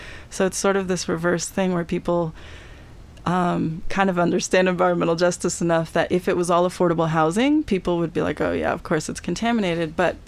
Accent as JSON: {"language": "English", "region": "Colorado", "country": "United States", "said": "I'm from Colorado, so a lot of people from Colorado, if we don't know about Rocky Flats, we kind of know there's like something bad about it and something nuclear"}